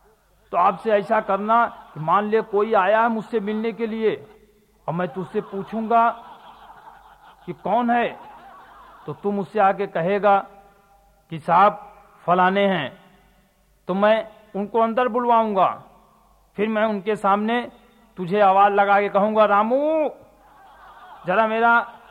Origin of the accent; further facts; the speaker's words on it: Mirzapur, Uttar Pradesh, India; हमारे शहर मिर्ज़ापुर में भी कर्फ्यू लगा।